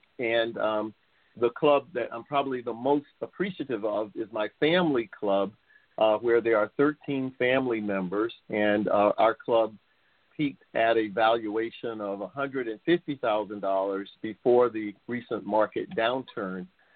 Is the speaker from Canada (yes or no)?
no; North Carolina, United States; Sure. I grew up in North Carolina and was raised in a household of educators.